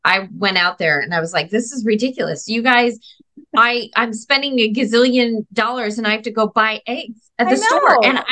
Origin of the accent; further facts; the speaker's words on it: St. Louis, Missouri, United States; I grew up in St. Louis, so I get the Midwest